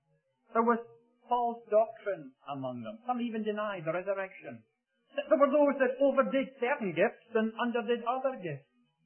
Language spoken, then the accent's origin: English; Glasgow, Scotland, United Kingdom; also born or lived in Gourock; I come from Gourock. Over in Glasgow, where I was born